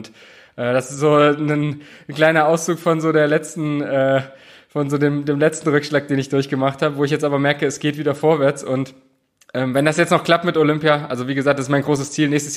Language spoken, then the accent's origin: German; Bernburg, Saxony-Anhalt, Germany; ich bin dann auf Sportinternat gegangen in Magdeburg, vorher in meiner Heimatstadt in Bernburg auf der Schule